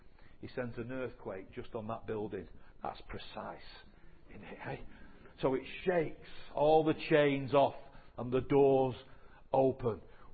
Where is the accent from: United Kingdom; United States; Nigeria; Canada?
United Kingdom; England; We underestimate it because we're too English, apart from those of you that are from other places. But we're too English.